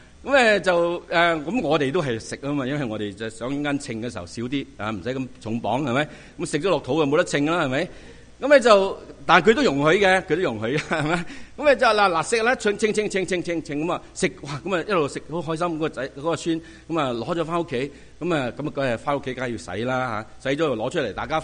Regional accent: China; 我们中国人好明白什么叫祝福。

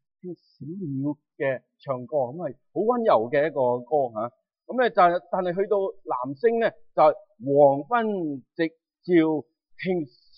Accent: Chaozhou, Guangdong, China; 咁我哋潮州人呢，我哋就会讲平安啊。

